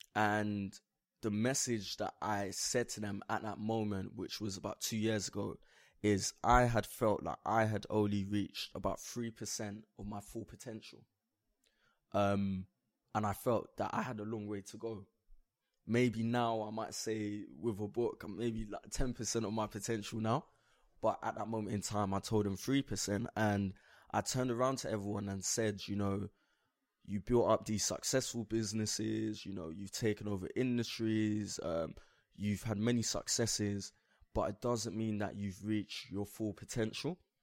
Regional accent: England, United Kingdom; for me, identifying as British, I've always thought, well, I'm English. I was born in England.

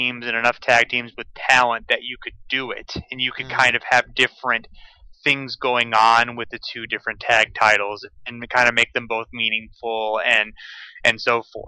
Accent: Toledo, Ohio, United States; I'm from Ohio, in the Midwest.

